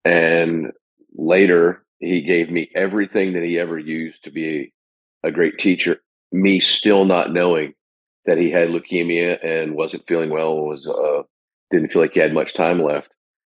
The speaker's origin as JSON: {"language": "English", "region": "Pennsylvania", "country": "United States", "said": "So even though I'm from Pennsylvania, I really liked the idea of in February when I hopped in the car and drove 15 hours."}